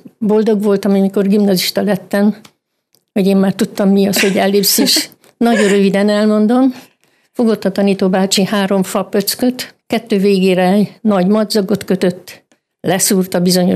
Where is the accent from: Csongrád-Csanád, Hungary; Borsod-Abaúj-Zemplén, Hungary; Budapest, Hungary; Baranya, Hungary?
Csongrád-Csanád, Hungary; Hódmezővásárhely; born there; Igen, Hódmezővásárhelyen 1931. augusztus 9-én szüleim földműves emberek, 4 holdfölddel, 3 voltunk testvérek, lányok.